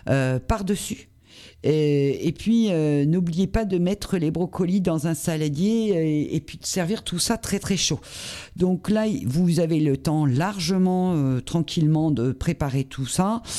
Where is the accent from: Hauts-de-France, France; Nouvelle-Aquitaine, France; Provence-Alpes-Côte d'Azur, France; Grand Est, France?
Hauts-de-France, France; moi ça va être un tiramisu spéculoos parce que je suis du Nord